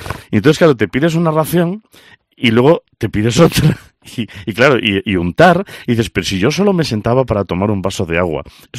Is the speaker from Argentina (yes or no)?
no; Galicia, Spain; now in Zamora, Spain; En mi tierra, en Galicia, cuando mi tierra natal, pero es que esta es mi tierra de adopción